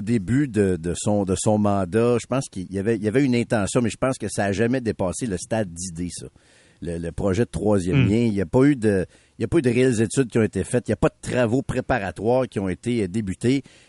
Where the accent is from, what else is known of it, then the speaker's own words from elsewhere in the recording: Quebec City, Quebec, Canada; surtout que Québec, à mon avis, c'est sûr que c'est ma ville natale